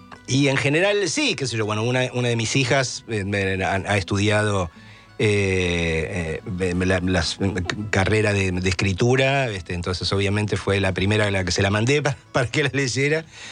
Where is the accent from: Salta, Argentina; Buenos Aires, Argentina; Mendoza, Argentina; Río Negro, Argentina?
Buenos Aires, Argentina; Flores; No nací en Flores, nací en el sanatorio en Chorena, por esas vueltas de la vida, pero crecí en Flores.